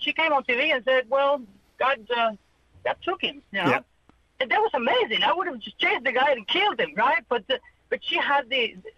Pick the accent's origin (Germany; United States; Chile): Chile; English is a second language; now in Australia; so in Chile, in South America, really, like 90% of the populations are all Catholics. So up to before I left Chile, that was all I knew.